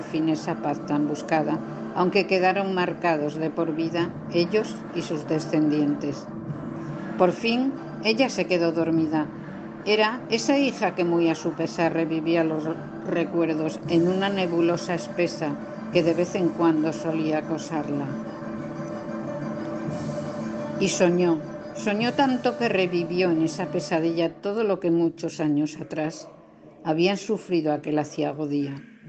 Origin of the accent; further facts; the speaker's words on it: Basque Country, Spain; Somos vascos y hemos sufrido tanto